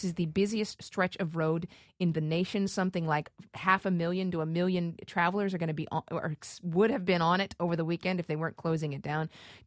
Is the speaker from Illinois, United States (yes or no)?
no; Los Angeles, California, United States; Listen, I grew up in the Los Angeles area. I lived in Orange County and regularly had to go back and forth between Orange County and Los Angeles.